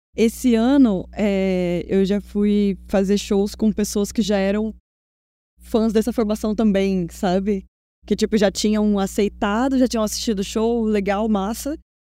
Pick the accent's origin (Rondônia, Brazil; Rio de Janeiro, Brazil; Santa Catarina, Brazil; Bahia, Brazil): Rondônia, Brazil; sou de Rondônia